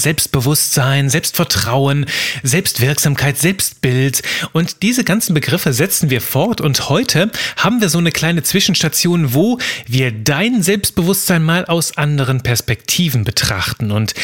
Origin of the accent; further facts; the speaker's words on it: Aachen, North Rhine-Westphalia, Germany; Ich war Aachener